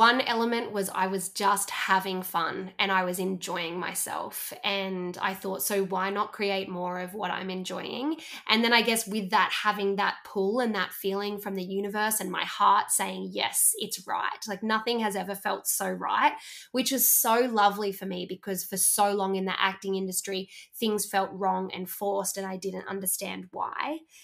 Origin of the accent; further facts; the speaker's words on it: Australia; I am from Australia though. We are the land down under. So we are far away from the rest of the world.